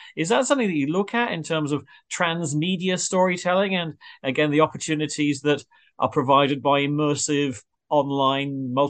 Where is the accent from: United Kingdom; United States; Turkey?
United Kingdom; I'm British